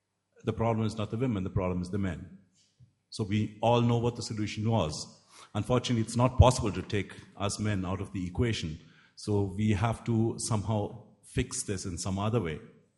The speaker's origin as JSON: {"language": "English", "country": "India", "said": "I come from India."}